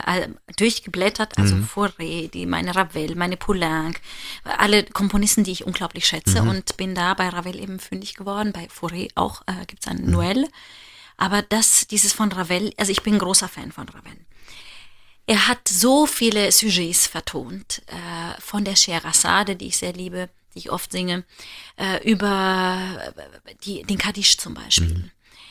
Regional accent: Germany; vielleicht muss man sich ein bisschen vorstellen, wir als Deutsche, diese erzbirgische, wie heißt es, diese Weihnachtspyramide.

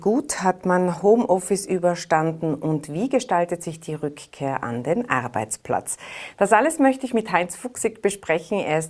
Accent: Tyrol, Austria; Jetzt sind wir Tiroler ja seitens der ÖVP mit zwei neuen Posten in der Regierung vertreten.

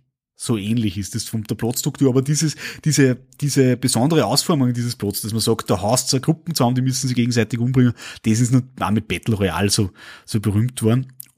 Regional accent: Austria; für mich als Österreicher, als Europäer

